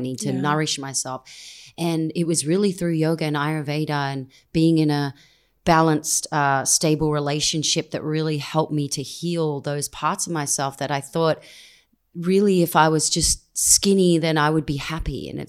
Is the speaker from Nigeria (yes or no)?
no; Australia; moved away; we went back to Australia. I'm from Australia, and we went to visit